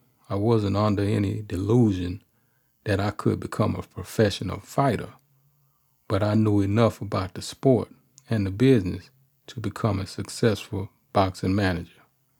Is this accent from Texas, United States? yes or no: yes; Texas, United States; I never forgot the fighting techniques the older guys taught me while I was growing up in the Fifth Ward. There weren't any gyms in my neighborhood